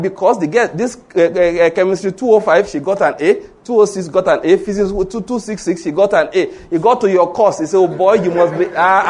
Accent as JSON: {"language": "English", "region": "Ondo", "country": "Nigeria", "said": "And I'm from Ondo State, naturally speaking. Like we said, my Hittiteness and my Amoriteness is from Ondo State"}